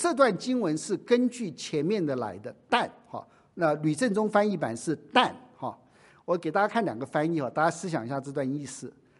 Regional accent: China; moved away as an adult; now in United States; 我们中国人做菜我们都要用酒嘛

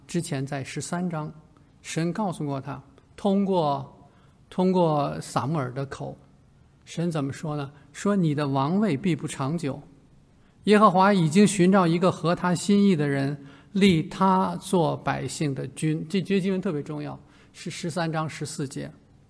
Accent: Beijing, China; 我们北京人讲话叫崩弓子哈

